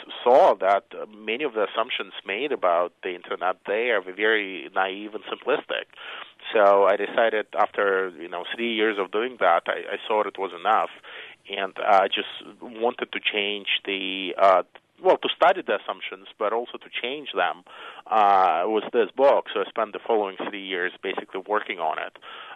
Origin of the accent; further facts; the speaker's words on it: Belarus; English is a second language; I come from Belarus, which is a country was probably the most dictatorial and harshest political environment in Europe.